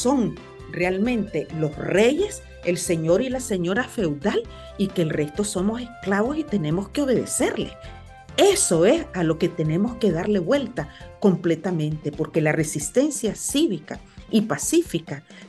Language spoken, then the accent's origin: Spanish; Nicaragua; nosotros como nicaragüenses tenemos que reclamar y no colaborar con el régimen